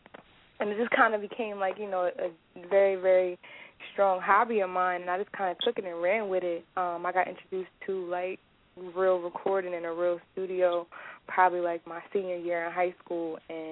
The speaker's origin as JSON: {"language": "English", "town": "Dover", "region": "Delaware", "country": "United States", "tie": "born or raised there", "also_born_or_lived": "Oklahoma City", "said": "Well, I am originally from Oklahoma City, Oklahoma. Shout out to Sooner State. But I was actually raised in Dover, Delaware, which is the first state."}